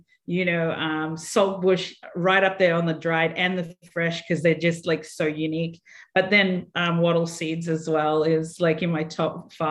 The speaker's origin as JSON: {"language": "English", "country": "Australia", "said": "because we are all Australian and we should be eating more of this."}